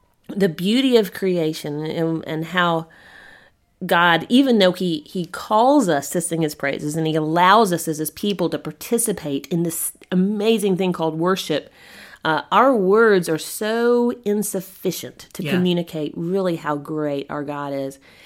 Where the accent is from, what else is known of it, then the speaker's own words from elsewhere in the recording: Spartanburg, South Carolina, United States; So I'm from South Carolina.